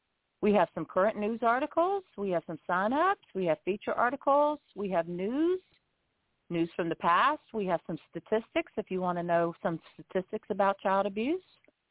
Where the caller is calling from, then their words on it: Lighthouse Point, Florida, United States; I'm calling in from Lighthouse Point, Florida